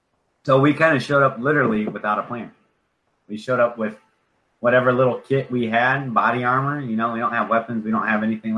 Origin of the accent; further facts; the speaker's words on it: Illinois, United States; We're like 2 hours west of Chicago, so I'm from Illinois, in Iowa border.